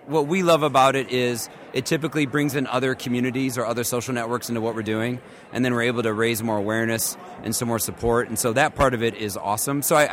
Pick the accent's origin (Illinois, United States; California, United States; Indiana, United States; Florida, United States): Illinois, United States; Chicago; hey, President Obama, I'm from Chicago, too.